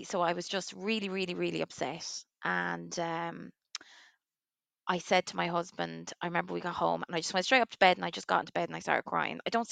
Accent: Waterford, Munster, Ireland; now in Leixlip, Ireland; I'm from Waterford. I am obviously a twin mum. I only have twins. I had my twins when I was 41. I'm currently, I live in Leixlip.

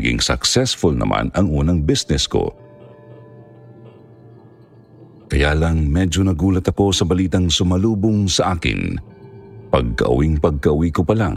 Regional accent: Calabarzon, Philippines; Umuwi ako noon sa probinsya namin sa Quezon Province

